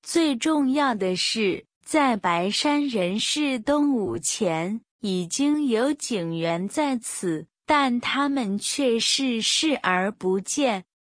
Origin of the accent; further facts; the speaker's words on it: Hong Kong; 我是香港人